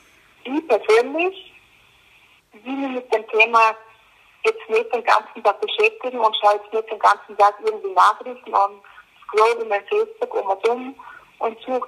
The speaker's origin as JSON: {"language": "German", "town": "Ried im Innkreis", "region": "Upper Austria", "country": "Austria", "moved": "as an adult", "lives_now": "Quito, Ecuador", "said": "Ich komme aus dem Bezirk Riedel-Innkreis und habe mich im Februar 2015 dazu entschlossen, dass ich nach Ecuador gehe. Geplant waren eigentlich 4 Monate, jetzt sind es schon 5 Jahre. Ich bin in Quito, in der Hauptstadt von Ecuador"}